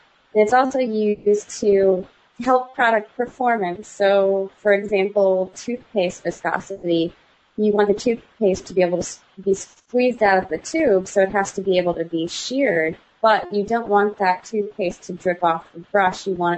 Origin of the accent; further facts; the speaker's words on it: Midwest, United States; I think we're both from the Midwest.